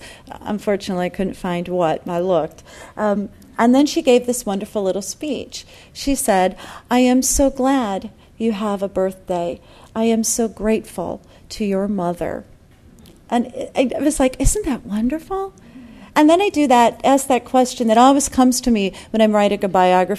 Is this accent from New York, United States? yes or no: no; Charleston, Illinois, United States; I grew up in central Illinois. I grew up in Charleston, Illinois, actually, which is the site of the Lincoln Log Cabin.